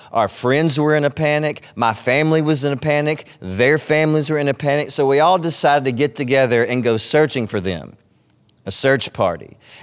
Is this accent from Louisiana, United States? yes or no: yes; DeQuincy, Louisiana, United States; As most of you know, I grew up in DeQuincy